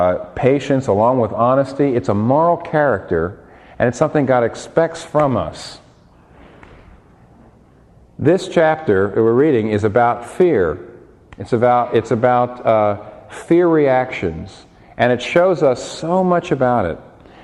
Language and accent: English; Philadelphia, Pennsylvania, United States; now in New York City, United States; we've lived in the Northeast all of our lives. We're from Philadelphia, where we've lived for a while. And we went to school in New England.